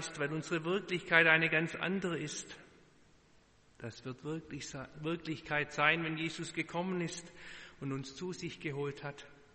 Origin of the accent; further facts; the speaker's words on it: Baden-Württemberg, Germany; accent: Swabian; first language Swabian German; An dieser Stelle ist mir mein schwäbischer Dialekt, meine Muttersprache, immer wieder hilfreich.